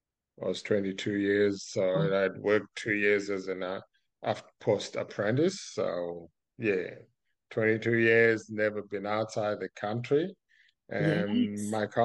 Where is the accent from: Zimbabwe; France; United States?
Zimbabwe; I'm from Zimbabwe in southern Africa, right next to a country bordered by South Africa, Mozambique, Malawi, Zambia, and Botswana